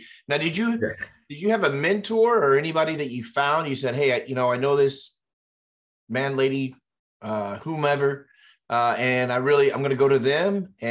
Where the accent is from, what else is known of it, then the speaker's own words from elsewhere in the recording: Houston, Texas, United States; now in West Palm Beach, United States; We have a very special guest for you today from my hometown of Houston, Texas.